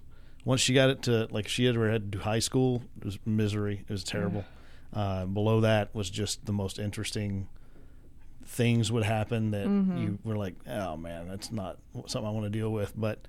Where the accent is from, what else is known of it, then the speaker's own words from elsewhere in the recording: Midland, Texas, United States; born there; Well, I was born in Midland. We have a street in Midland named Humble.